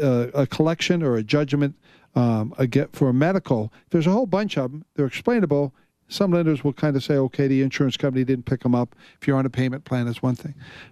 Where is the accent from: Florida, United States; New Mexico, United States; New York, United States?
Florida, United States; and I grew up in Florida